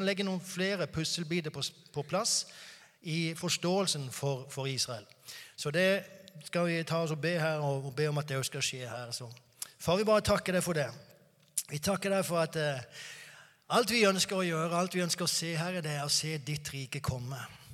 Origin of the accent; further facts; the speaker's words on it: Mandal, Agder, Norway; accent: Sørlandet dialect; så flyttet vi hjem tilbake igjen til Norge og bor nå i Mandal igjen. Der jeg kommer fra, så jeg håper det går bra med sørlandsdialekt, selv om den er litt grann utvannet.